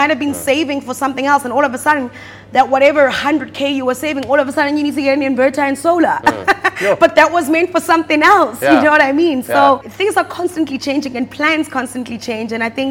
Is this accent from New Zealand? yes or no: no; South Africa; growing up in the South African landscape